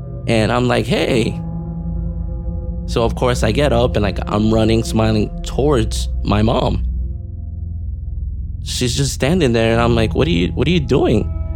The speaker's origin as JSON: {"language": "English", "town": "Miami", "region": "Florida", "country": "United States", "tie": "born or raised there", "said": "Born and raised in Miami to Hispanic parents. Lived most of my life in like the same area, which is called Little Havana, right at the heart of Miami."}